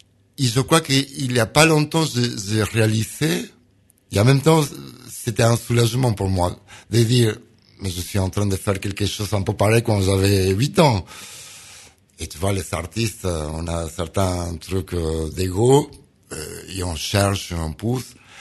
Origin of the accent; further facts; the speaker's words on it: Argentina; French is a second language; Même si je viens de Sud-Amérique, je suis blanc. Mais j'ai des racines italiennes, espagnoles.